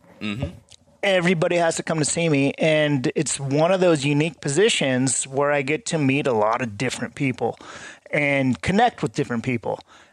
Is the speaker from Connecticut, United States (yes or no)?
no; California, United States; now in Boise, United States; I grew up in California, but I live in Boise now.